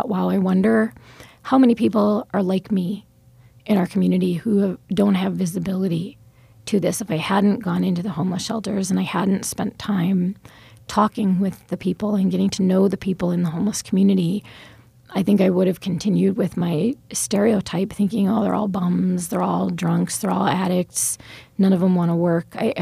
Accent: New York City, New York, United States; I mean, I'm from New York City. I went to college in Boston.

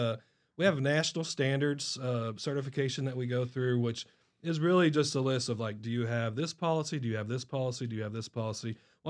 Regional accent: Springville, Indiana, United States; I grew up in, I was born in a small town, Springville, Indiana, which is just outside of Bedford, Indiana.

